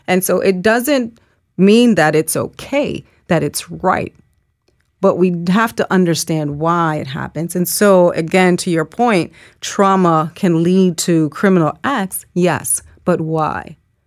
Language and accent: English; Jamaica; because I come from Jamaica, the island of Jamaica.